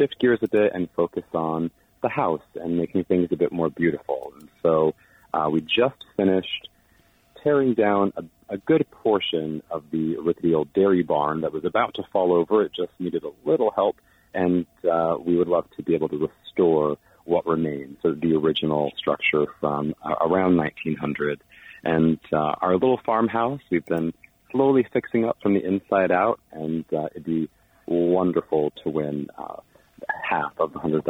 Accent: North Dakota, United States; growing up in North Dakota, I had one idea in my head of what farms looked like.

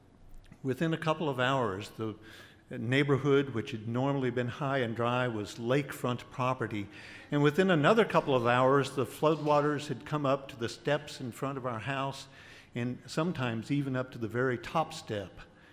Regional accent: Victoria, Texas, United States; I grew up in Victoria, Texas, in a house that sat on the floodplain of the Guadalupe River. We lived very near to the old Victoria with the antebellum mansions, which still stand today.

